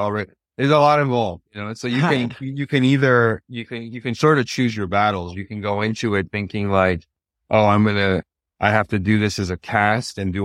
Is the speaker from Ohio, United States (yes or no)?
no; Washington, District of Columbia, United States; so I grew up in Washington, D.C.